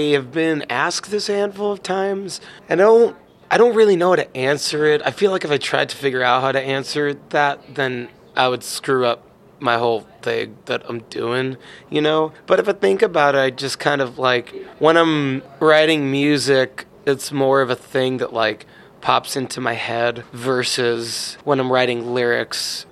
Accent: New York, United States; growing up in Long Island was awesome

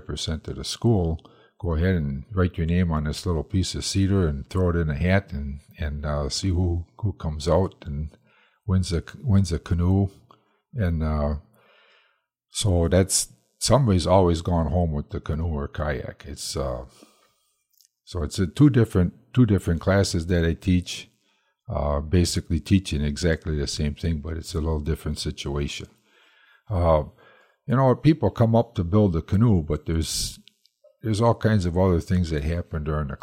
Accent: Madison, Wisconsin, United States; where are you guys from? And we would say we're from Madison, Wisconsin, you know.

